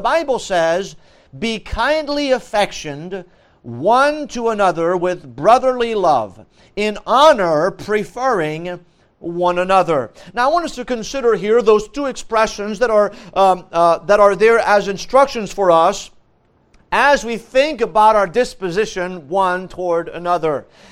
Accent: France; Growing up in France, I went to the public school system.

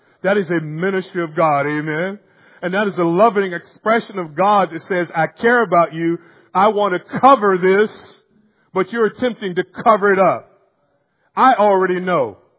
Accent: Florida, United States; now in Baltimore, United States; Now, growing up in Florida, I know the fever heat of summer. But you know the fever heat of summer here in Baltimore, do you not?

